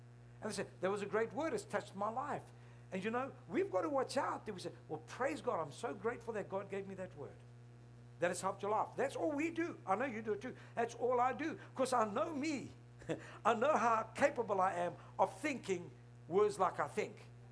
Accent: South Africa; born there; I'm South African born Lebanese.

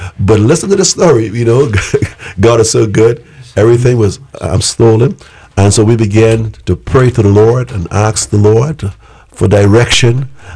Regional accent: Nassau, New Providence, Bahamas; Nassau, Bahamas.

